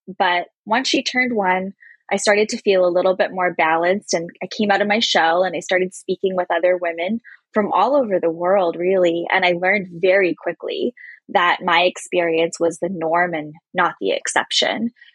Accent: India; born there; I was born in India and my parents are from East Africa.

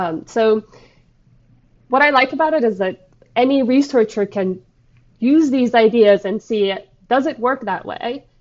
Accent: Turkey; first language tr; English is a second language; I only, my native language is

